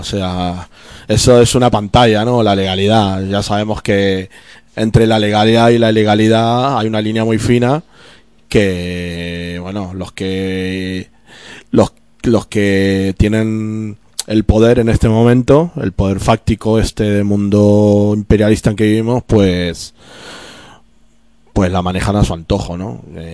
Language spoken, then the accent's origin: Spanish; Argentina; De donde yo vengo, pues el SIDE, el Servicio de Inteligencia del Estado de Argentina, pues tiene una ficha personal de cada uno.